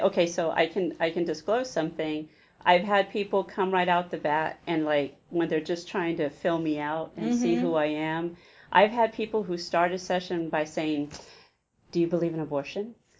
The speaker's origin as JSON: {"language": "English", "town": "San Antonio", "region": "Texas", "country": "United States", "lives_now": "Katy, United States", "said": "originally I'm from San Antonio, moved to Katy, gosh, I guess now 10, 11 years ago"}